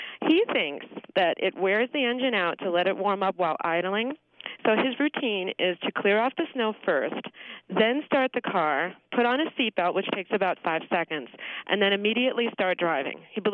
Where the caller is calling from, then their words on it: Rome, New York, United States; I'm from Rome, New York.